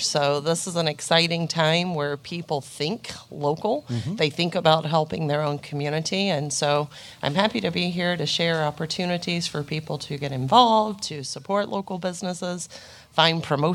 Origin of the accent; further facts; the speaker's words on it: Alabama, United States; I am not. I am from Alabama.